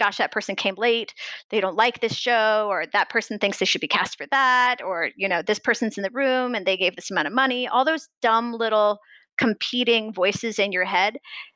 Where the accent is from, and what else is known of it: Missouri, United States